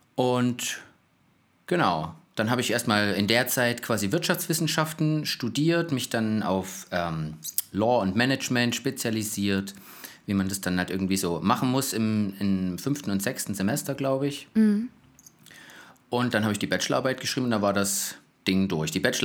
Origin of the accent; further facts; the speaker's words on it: Saxony, Germany; born there; now in Hamburg, Germany; Also, geboren bin ich im Erzgebirge. Das ist jetzt im Moment ganz schön weit weg von dem Ort, wo ich gerade wohne, nämlich Hamburg.